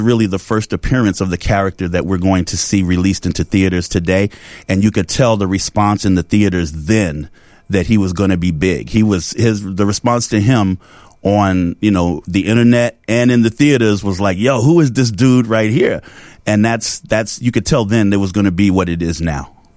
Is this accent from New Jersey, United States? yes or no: no; Oakland, California, United States; born there; I was born in Oakland in 1963.